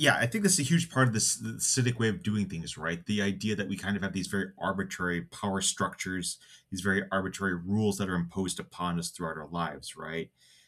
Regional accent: United States; now in Canada; I'm an American dual citizen, U.S. Canadian.

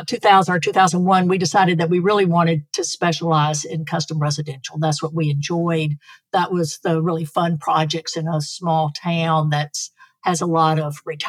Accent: the South, United States; I grew up in the South and Michael has deep family roots in the South

